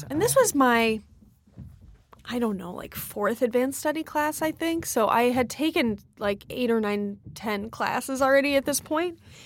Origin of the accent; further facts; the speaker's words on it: Midwest, United States; I grew up in the Midwest, oldest to two younger brothers.